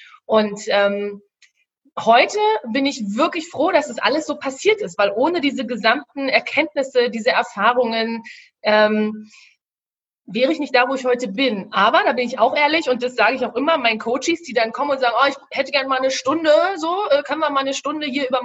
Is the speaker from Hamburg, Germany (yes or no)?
no; Berlin, Germany; Ich komme ja aus Berlin, ja, ich sag's mal so, wie ich es hier sage